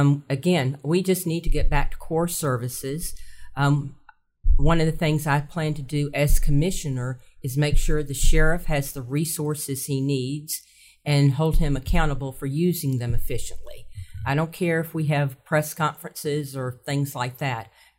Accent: Alabama, United States; accent: Southern; which is interesting because I grew up in Alabama. And yeah. I remember when I first moved here, I thought the people talked a little too southernly. And now, of course, right. I don't notice it, which is amusing because I know I have a southern accent.

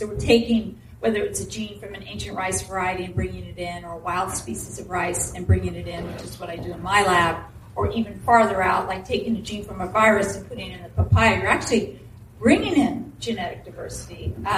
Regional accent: California, United States; I mean, I grew up in the Bay Area, so you got to have that healthy skepticism. Although my whole hometown is now big Google, right.

